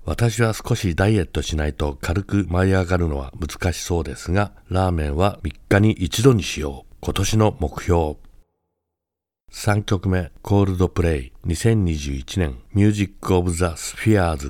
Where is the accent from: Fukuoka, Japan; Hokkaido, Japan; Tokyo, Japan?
Tokyo, Japan; Adachi; この曲は私の生まれ育った足立区のでかい青い空をイメージした曲。今は高速道路やビルが邪魔して昔ほどの広い空ではないんですが